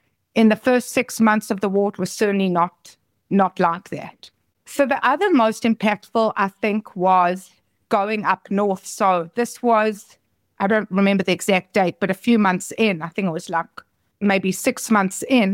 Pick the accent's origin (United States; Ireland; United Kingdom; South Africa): South Africa; born or raised there; moved away as an adult; also born or lived in Israel